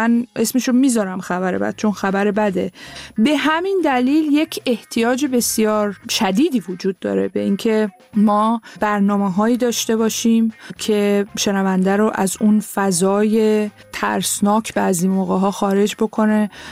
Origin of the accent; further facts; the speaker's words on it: Tehran, Tehran Province, Iran; born there; من تهران به دنیا آمدم. پدر مادرم هم تهران به دنیا آمدن، ولی بخش بزرگی از خانواده 75% آذری هستن.